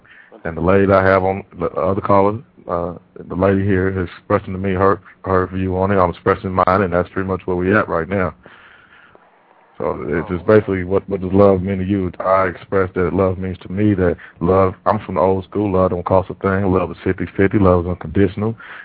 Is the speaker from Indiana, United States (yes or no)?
yes; Indianapolis, Indiana, United States; I'm not sure what city you're from, but I'm from Indianapolis.